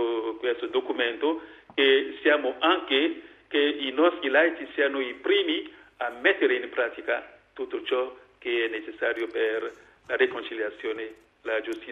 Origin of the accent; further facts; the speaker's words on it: Benin; E ciò che io auguro per il mio paese è di fare ancora il suo cuore largo, larghissimo